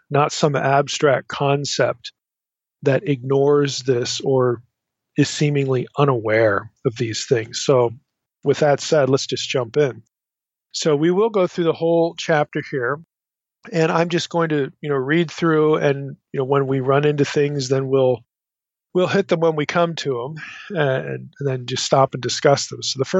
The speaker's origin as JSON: {"language": "English", "region": "East Coast", "country": "United States", "tie": "born or raised there", "said": "I grew up on the East Coast, so I know what humidity is, but the kids do not."}